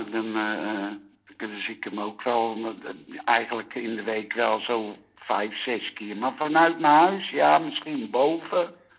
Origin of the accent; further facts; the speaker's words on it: Utrecht, Netherlands; accent: Utrecht; Ja, ja. Ik ben echt een Utrechtse. Ja. Hoor je wel aan mijn accent